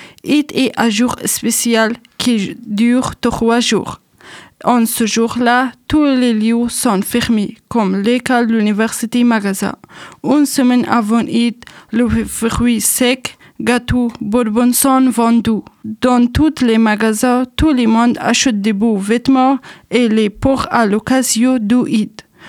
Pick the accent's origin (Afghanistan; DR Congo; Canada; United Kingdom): Afghanistan; French is a second language; now in France; je viens d'Afghanistan.